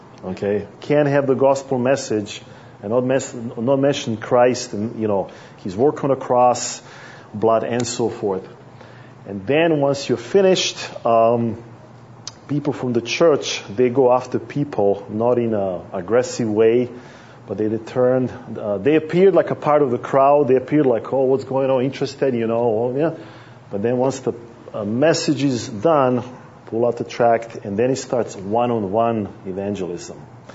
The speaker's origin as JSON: {"language": "English", "region": "Vienna", "country": "Austria", "said": "I'm from Vienna, Austria."}